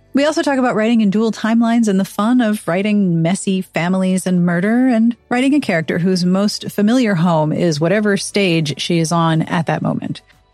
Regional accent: Pittsburgh, Pennsylvania, United States; I have been watching highlight reels of people who go out in kayaks near my hometown of Pittsburgh and clean up the rivers and streams.

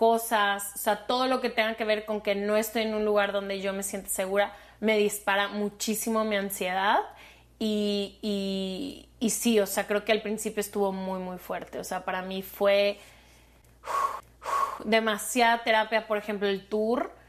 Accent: Mexico; Le dije, ay, soy de México.

